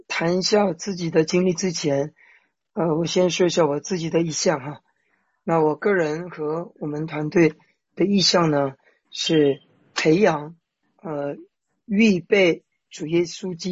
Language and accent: Chinese; China; now in Jeju, South Korea; 刚才有位姊妹介绍我是来自于大陆，那我现在目前呢是住在韩国济州岛，美丽的一个城市啊，也不能叫城市，也叫岛吧